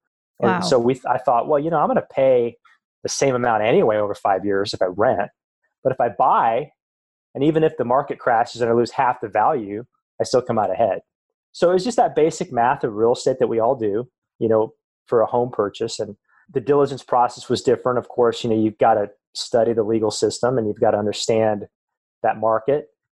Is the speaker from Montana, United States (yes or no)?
yes; Montana, United States; moved away as an adult; And I grew up in Western Montana.